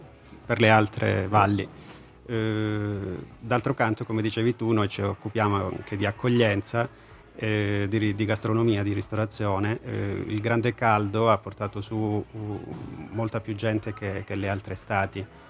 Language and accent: Italian; Calabria, Italy; now in Switzerland; naturalmente dal mio accento si sente che non sono di San Bernardino.